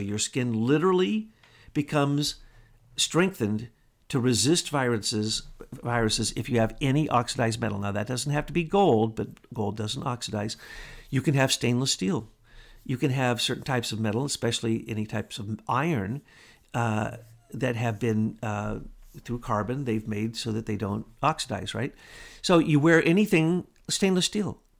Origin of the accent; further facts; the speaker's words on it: the Ozarks, United States; Now, Betsy gets mad at me every time I say this, but I'm from the Ozarks.